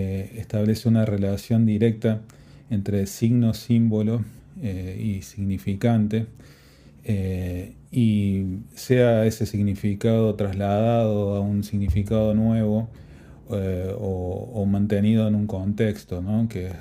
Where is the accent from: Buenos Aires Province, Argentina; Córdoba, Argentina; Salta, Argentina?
Córdoba, Argentina; estudié piano también en mis inicios en Córdoba, de donde soy oriundo.